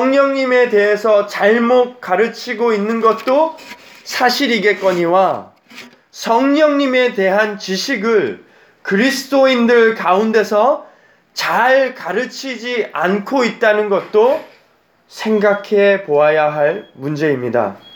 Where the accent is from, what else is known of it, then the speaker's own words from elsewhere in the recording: South Korea; 저는 어렸을 때 한국에서 자랐습니다.